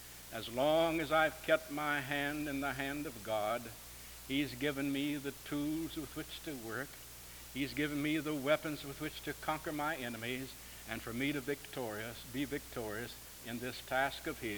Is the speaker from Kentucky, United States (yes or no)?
yes; Kentucky, United States; Back in my home state of Kentucky, you can see four states on a clear day.